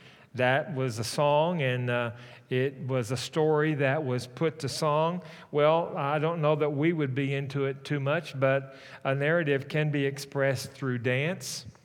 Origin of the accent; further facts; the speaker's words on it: Arkansas, United States; After all, I am from Arkansas, and I'm exceptional in that I wear shoes and I do read.